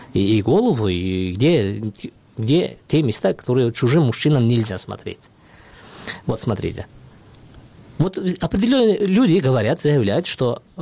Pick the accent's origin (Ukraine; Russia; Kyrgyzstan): Kyrgyzstan; Это вы мне говорите? Я кыргыз, ага.